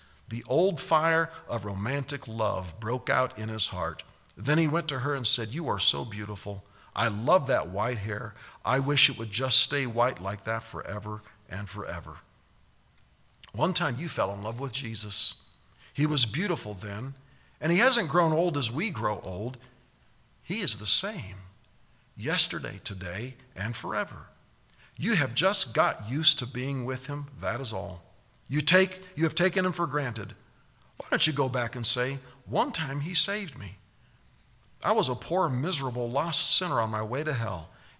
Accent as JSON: {"language": "English", "country": "United States", "said": "You know, I love being an American because there's so many benefits to it."}